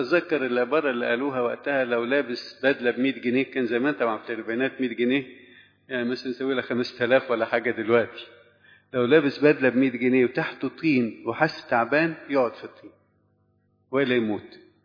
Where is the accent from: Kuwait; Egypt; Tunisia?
Egypt; احنا كمصريين